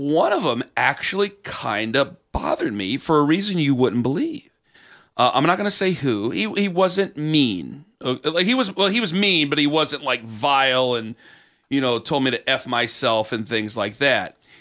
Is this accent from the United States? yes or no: yes; Cleveland, Ohio, United States; Like, you got to understand, I'm from Cleveland.